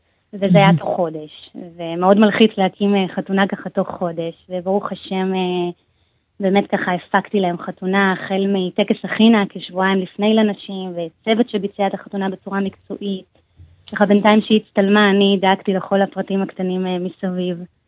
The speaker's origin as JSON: {"language": "Hebrew", "town": "Bat Yam", "region": "Tel Aviv District", "country": "Israel", "tie": "born or raised there", "said": "בבת ים, עיר הולדתי"}